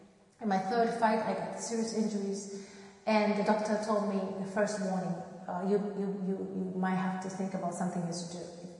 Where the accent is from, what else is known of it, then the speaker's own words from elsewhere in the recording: Japan; English is a second language; now in New York City, United States; Why I'm here? Why I came from Japan? Why I'm boxing?